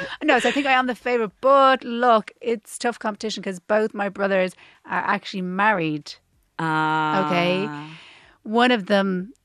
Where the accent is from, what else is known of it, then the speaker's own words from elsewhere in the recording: Ireland; But look, I'm still Irish. I still hate myself.